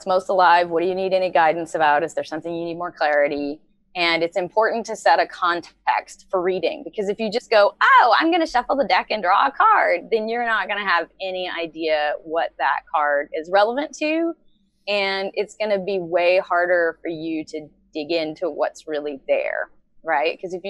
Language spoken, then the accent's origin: English; the South, United States; I come from the South and it's very polite.